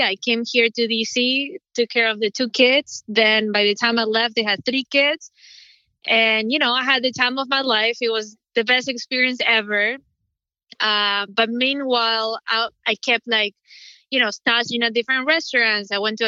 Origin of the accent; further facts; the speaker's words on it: Argentina; English is a second language; I'm from Argentina and I know the flavors that I like.